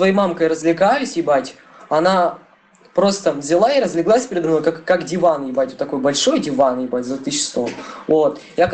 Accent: Taganrog, Rostov Oblast, Russia; Я в Ростове живу, в Таганроге, на Ремесленной, 1801. Живу в России. С самого рождения, поэтому я никакой не украинец.

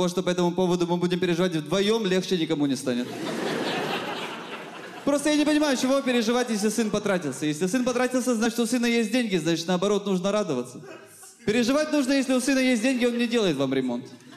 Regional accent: Odesa, Odesa Oblast, Ukraine; Я родом из Одессы. У меня в Одессе живут родители.

